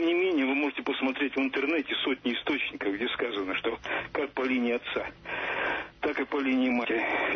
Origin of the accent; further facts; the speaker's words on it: Moscow, Russia; я из Москвы.